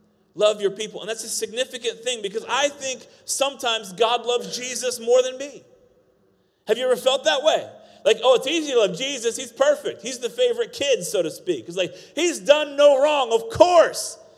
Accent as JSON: {"language": "English", "region": "Iowa", "country": "United States", "tie": "born or raised there", "said": "we grew up in Iowa and there was like mosquitoes the size of horses"}